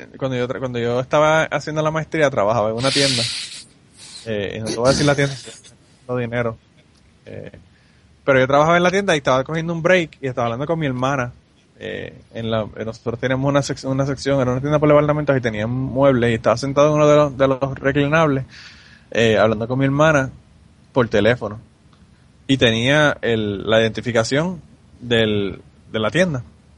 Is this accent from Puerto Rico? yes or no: yes; Puerto Rico; yo soy brown, yo soy puertorriqueño